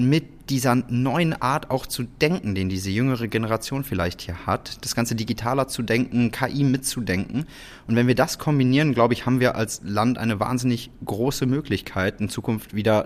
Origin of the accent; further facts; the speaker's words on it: Rhineland, Germany; ich komme eben aus dem Rheinland, bin hier geboren, bin hier aufgewachsen, direkt gegenüber von der Event-Location zur Schule gegangen.